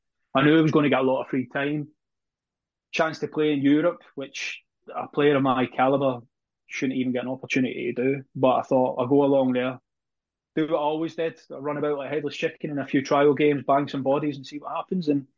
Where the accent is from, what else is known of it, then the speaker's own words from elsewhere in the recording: Paisley, Scotland, United Kingdom; I grew up in Paisley, basically a impoverished housing scheme, as we call them, called Seatill in Paisley.